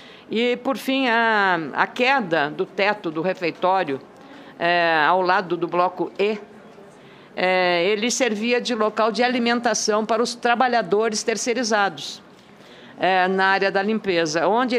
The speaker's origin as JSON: {"language": "Portuguese", "town": "Lagoa Vermelha", "region": "Rio Grande do Sul", "country": "Brazil", "said": "No interior lá da minha terra, Lagoa Vermelha, que se fala."}